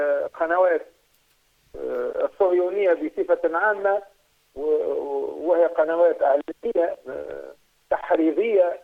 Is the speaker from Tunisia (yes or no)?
yes; Tunisia; بدعوى وجود الغريبة عندنا في تونس مثلا